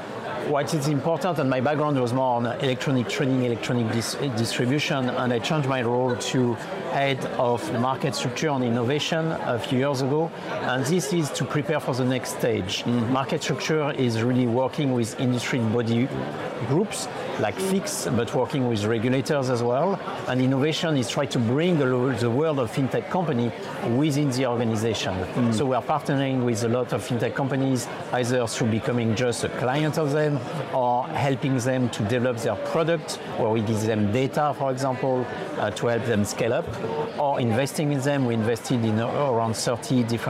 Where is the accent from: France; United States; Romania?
France; accent: French; English is a second language; now in London, United Kingdom; I'm French by my accent